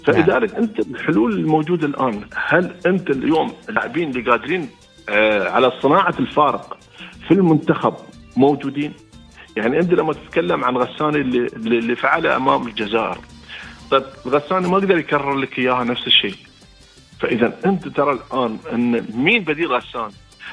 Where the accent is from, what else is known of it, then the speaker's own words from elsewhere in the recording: United Arab Emirates; انا اماراتي